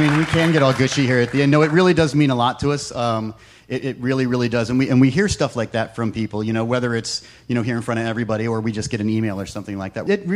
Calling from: Orlando, Florida, United States; from Orlando.

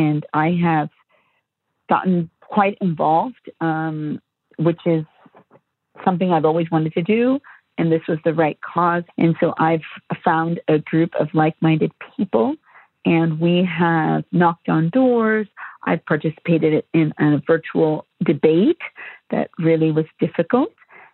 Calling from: Menlo Park, California, United States; I'm calling you from Menlo Park, California, and I'm a naturalized citizen, so I always vote.

